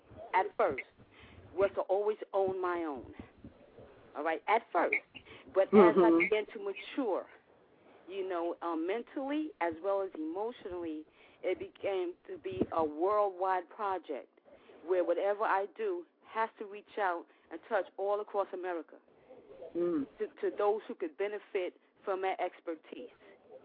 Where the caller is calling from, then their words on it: Queens, New York, United States; I'm calling from my office in Woodside, Queens.